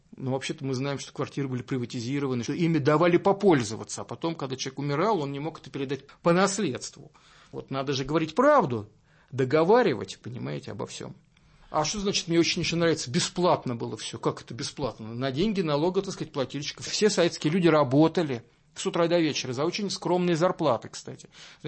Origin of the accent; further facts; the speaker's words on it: Moscow, Russia; я родился и вырос на Соколе. Это один из районов Москвы.